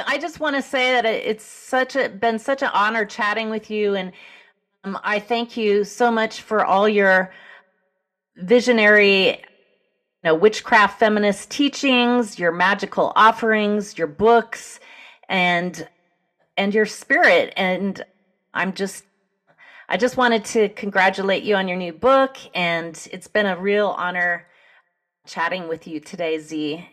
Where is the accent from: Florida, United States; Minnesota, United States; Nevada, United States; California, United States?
California, United States; I'm from the Bay Area, so I'm